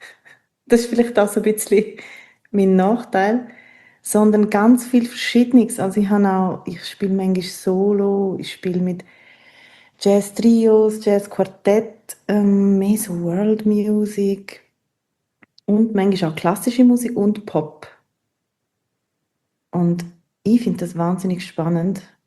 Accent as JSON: {"language": "German", "region": "Graubünden", "country": "Switzerland", "tie": "born or raised there", "said": "Ich bin in Engadin aufgewachsen und habe dann hier im Unterland studiert."}